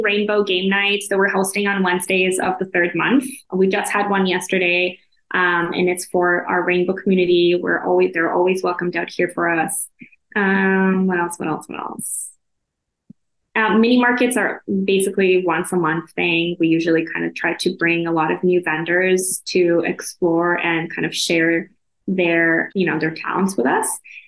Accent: Israel; We're all from different corners of the world. I'm from Israel.

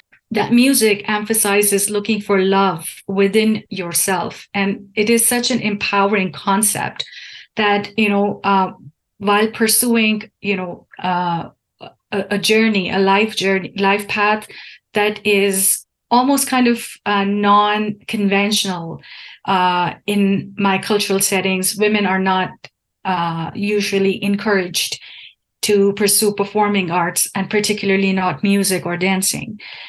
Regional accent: Pakistan; But throughout my journey growing up in Pakistan

